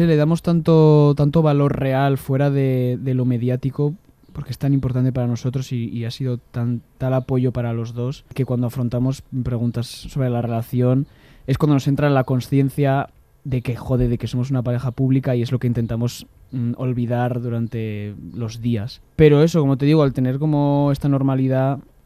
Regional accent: Getxo, Basque Country, Spain; yo soy de Getxo, del País Vasco, y la lluvia es muy típica allí.

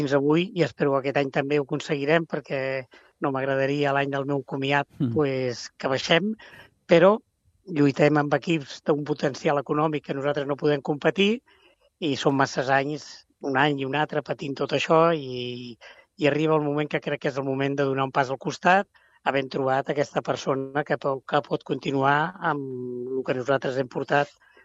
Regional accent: Balearic Islands, Spain; born there; now in Santa Coloma de Gramenet, Spain; Bueno, aviam, jo no sóc nascut a Santa Coloma, però vaig arribar a Santa Coloma de la meva Menorca, que dic jo sempre, perquè vaig néixer allà

